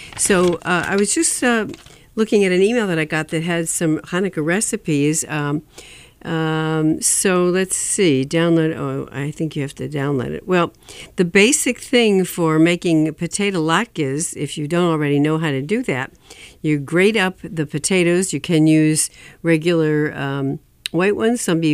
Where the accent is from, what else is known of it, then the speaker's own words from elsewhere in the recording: Utica, New York, United States; Actually, she was from Utica, New York, my hometown.